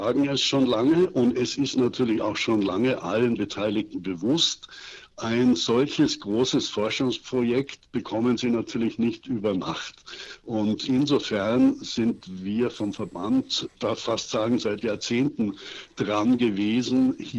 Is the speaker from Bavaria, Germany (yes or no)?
yes; Garmisch-Partenkirchen, Bavaria, Germany; Ich bin im Werdenfelser Land aufgewachsen, in Garmisch-Partenkirchen und Mittenwald.